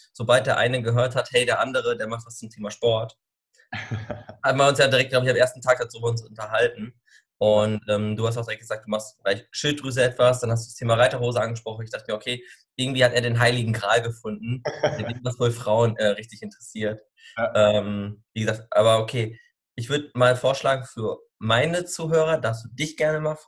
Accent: North Rhine-Westphalia, Germany; ich komme aus ursprünglich aus dem Ruhrgebiet, bin knapp 30, noch nicht ganz.

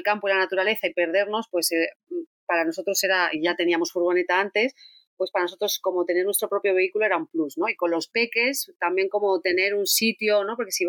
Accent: Community of Madrid, Spain; No volvimos a Madrid, nosotros somos de Madrid, de la Sierra de Madrid

